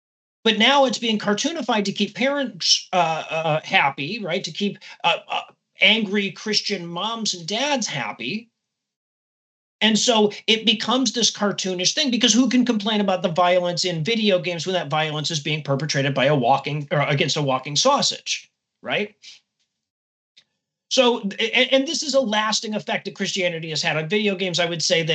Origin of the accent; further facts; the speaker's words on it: United States; I'm an American. So we didn't have the ZX Spectrum back then.